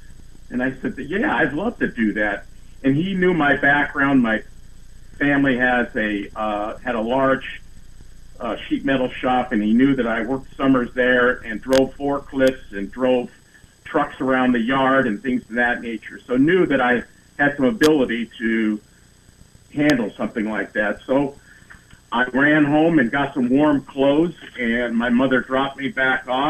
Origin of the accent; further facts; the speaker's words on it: California, United States; My parents came from Chicago, but I grew up in the San Gabriel Valley.